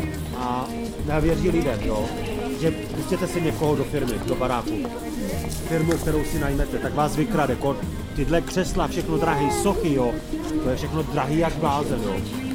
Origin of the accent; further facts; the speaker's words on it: Moravia, Czechia; Já jsem z Moravy a byl jsem tam na Silvestra